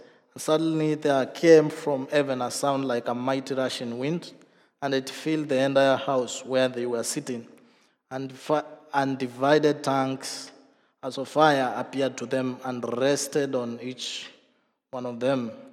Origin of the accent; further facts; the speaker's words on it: Kenya; first language Kamba; English is a second language; my mother language is a different called Kamba, and then he's speaking fluently in church. So amazing, so beautiful. And I remember in my university days in Kenya